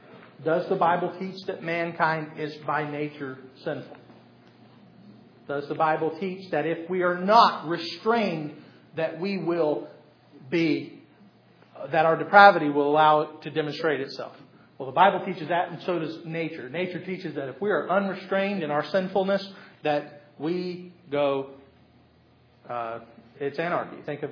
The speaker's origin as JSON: {"language": "English", "country": "United States", "said": "not just because I'm an American, maybe that has some influence on it"}